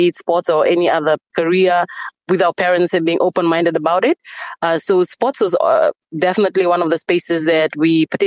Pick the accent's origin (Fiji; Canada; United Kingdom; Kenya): Fiji; Savusavu, Northern Division; I grew up in Savu Savu, which is a district on the second biggest island of in Fiji, Vanuatu. I grew up there, had my education, high school and everything. And then I moved over to the capital to pursue further studies in tertiary education.